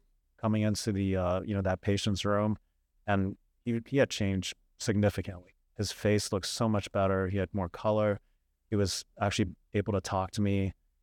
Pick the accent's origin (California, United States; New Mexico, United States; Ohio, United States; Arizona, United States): Ohio, United States; Cleveland; Yeah, so I grew up in Cleveland, Ohio, and as most people who live in Cleveland, Ohio know, we don't tend to stick around there.